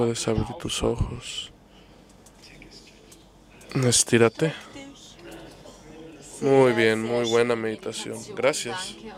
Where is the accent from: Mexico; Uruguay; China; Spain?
China; Yo vengo de China